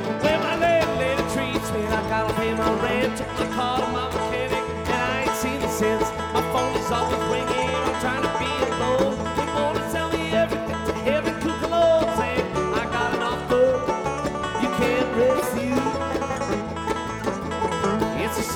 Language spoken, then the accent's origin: English; Chicago, Illinois, United States; I'm from Chicago, Illinois. I know I'm a Yankee. I'm a Northerner.